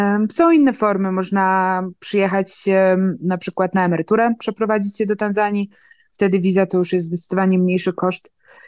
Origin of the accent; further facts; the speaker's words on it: Kraków, Lesser Poland, Poland; moved away; Czasami jestem z Krakowa, to czasami mam takie myśli, a kurczę, ale poszłabym sobie na Kazimierz na piwo